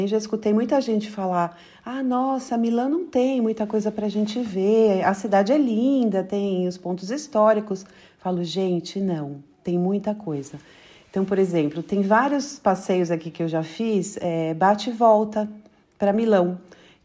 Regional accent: São Paulo, Brazil; now in Italy; Bom, eu sou paulistana, né? E tinha sempre na minha cabeça uma ideia de vir morar na Itália

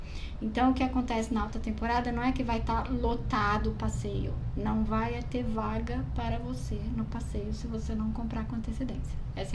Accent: São Paulo, Brazil; Tanto eu como a André, a gente é aqui de São Paulo

